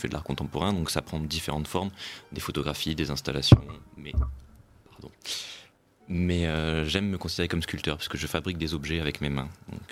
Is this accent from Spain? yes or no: no; France; Oui, parce que du coup je suis français.